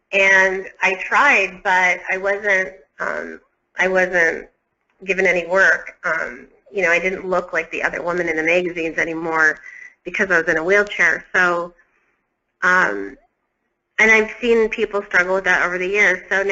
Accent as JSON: {"language": "English", "country": "Canada", "said": "We really are so blessed in this country, you know, and I'm from Canada and there as well"}